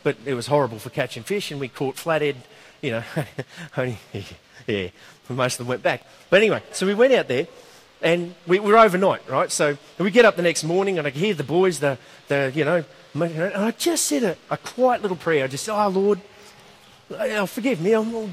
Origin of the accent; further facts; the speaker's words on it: Australia; And I'm an Aussie